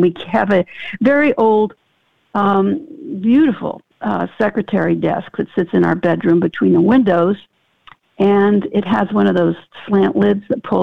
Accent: Seattle, Washington, United States; moved away as an adult; now in Boston, United States; First of all, I'm from Seattle. I grew up there and only moved to Boston after college. I was raised a Catholic

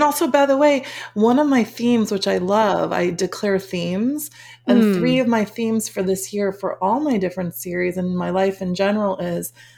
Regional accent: Schaumburg, Illinois, United States; I grew up in Schaumburg, Illinois.

